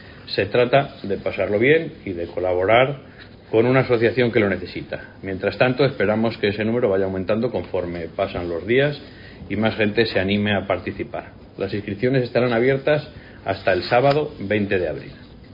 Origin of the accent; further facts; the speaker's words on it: Castile and León, Spain; nuestra identidad, nuestra cultura y nuestros logros como castellanos y leoneses.